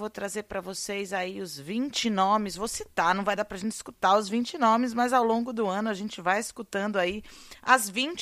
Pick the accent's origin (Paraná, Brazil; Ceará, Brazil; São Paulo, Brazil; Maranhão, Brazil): São Paulo, Brazil; São Carlos; Na cidade de São Carlos, a cidade que tem mais mestre por metro quadrado, a minha terra natal.